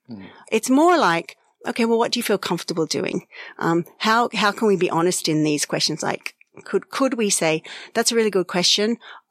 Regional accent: Ireland; And I think sometimes when we default to that, oh yeah, we're Irish.

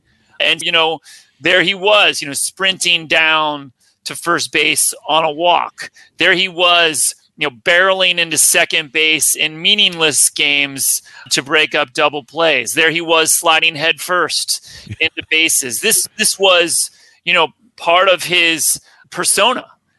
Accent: Cincinnati, Ohio, United States; I was born also in Cincinnati and raised in Cincinnati.

